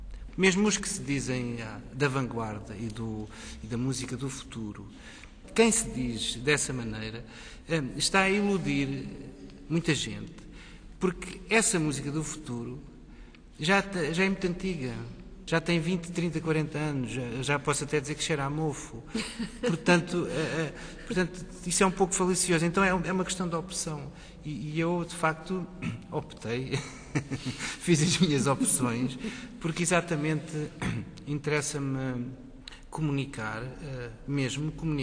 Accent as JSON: {"language": "Portuguese", "country": "Portugal", "said": "Porque, quer dizer, eu sou português."}